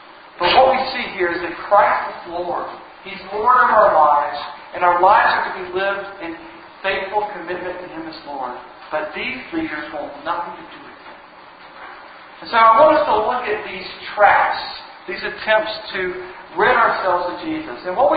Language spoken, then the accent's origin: English; North Carolina, United States; I grew up in North Carolina.